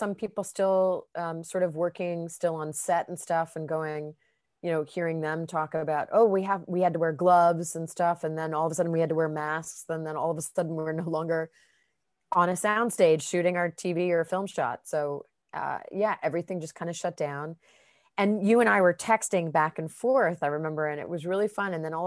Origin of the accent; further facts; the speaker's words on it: New York City, New York, United States; And then me being raised in New York City since I'm a litt